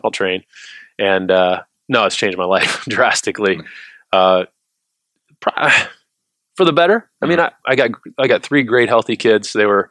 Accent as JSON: {"language": "English", "region": "Iowa", "country": "United States", "said": "I'm from Iowa."}